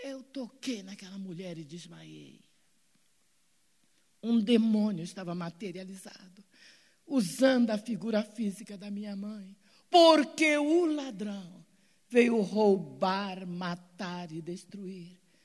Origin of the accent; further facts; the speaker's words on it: Rio de Janeiro, Brazil; Eu sou carioca da Gávea.